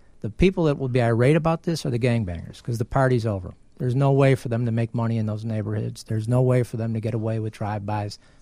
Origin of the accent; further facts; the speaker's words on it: Chicago, Illinois, United States; I grew up in Beverly where I was never worried about getting shot, okay?